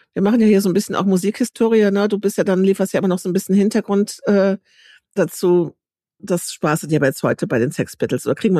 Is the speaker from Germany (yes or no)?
yes; Rhineland, Germany; ich bin Rheinländerin.